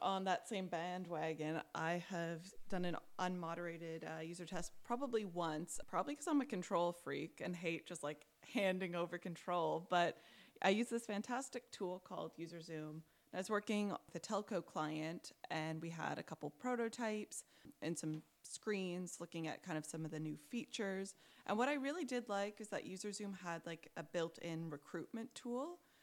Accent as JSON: {"language": "English", "country": "Canada", "said": "But like as a Canadian, I really am just shaking my head."}